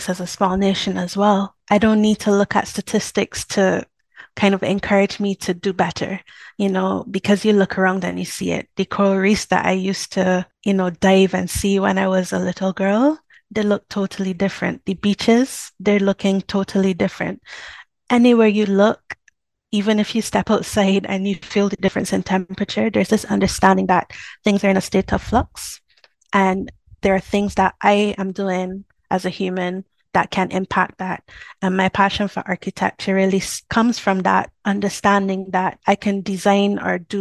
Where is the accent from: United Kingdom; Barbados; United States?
Barbados; for those who don't know or can't tell from my accent, I'm from Barbados, which is a small island in the middle of I consider in the middle of the Atlantic Ocean, but we are neighbored on the west by the Caribbean Sea. But I was born there, I grew up there, I lived there, I worked from there.